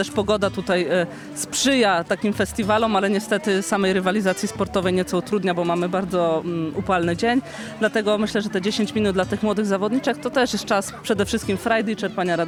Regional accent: Lesko, Subcarpathian Voivodeship, Poland; Tak, pochodzę z Leska i tutaj zawsze miło jest wrócić

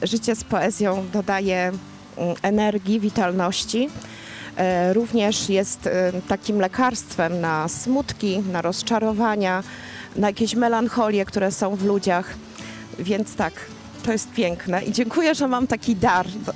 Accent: Orły, Subcarpathian Voivodeship, Poland; mieszkam od urodzenia w tej miejscowości. Gmina Orły jest mi bardzo bliska.

